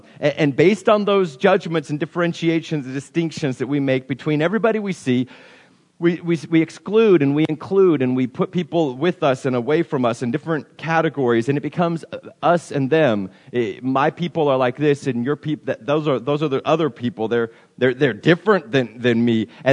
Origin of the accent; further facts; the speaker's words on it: Nebraska, United States; or since I'm from Nebraska, proudly, lack of accent, right?